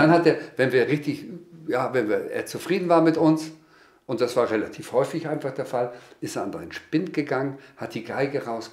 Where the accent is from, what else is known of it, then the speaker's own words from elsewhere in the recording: Lower Saxony, Germany; ich bin da in Südoldenburg zur Welt gekommen. Und zwar in einem Barackenlager haben wir da gelebt. Und zwar 8 Jahre haben wir entweder in dem Barackenlager, also mit Plumpsklo und Ziehbrunnen.